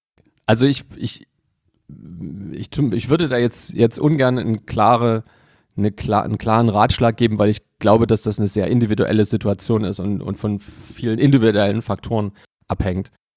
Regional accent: Leipzig, Saxony, Germany; born there; also born or lived in Munich; ich bin gebürtiger Leipziger, ich habe mal 5 Jahre in München gelebt. Und das waren die Jahre 2000 bis 2004

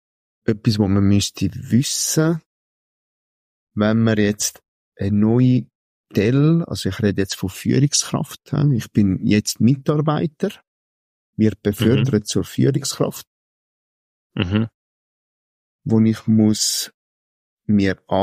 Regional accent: Italy; ich bin ja Italiener

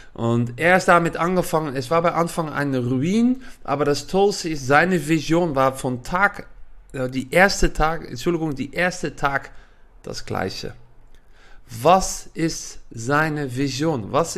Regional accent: Netherlands; German is a second language; now in Germany; man hört es auch ein bisschen, ich komme aus Holland, aber ich wohne seit Jahren in Deutschland.

